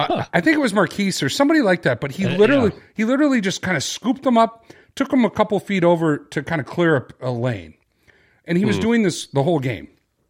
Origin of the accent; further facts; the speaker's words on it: Philadelphia, Pennsylvania, United States; Meanwhile, that was just business as usual for the guys from Philly. We just play like we're from the Metro YMCA. I mean, it was just like completely, I grew up in the city.